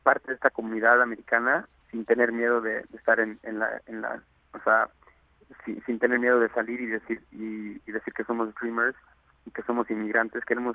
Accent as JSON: {"language": "Spanish", "country": "Mexico", "moved": "yes", "lives_now": "United States", "said": "sí, amo a mi país, amo a México, pero ya soy americano, en todo menos en el papel, soy americano"}